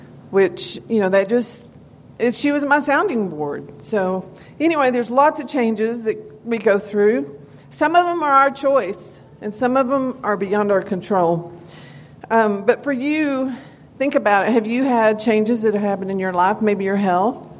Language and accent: English; Bangs, Texas, United States; I'm from Bangs, been there a long time, been a Christian all my life